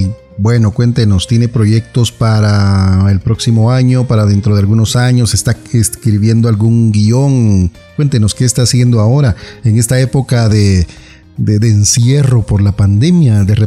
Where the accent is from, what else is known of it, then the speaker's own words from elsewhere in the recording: Guatemala; nosotros como guatemaltecos o como latinos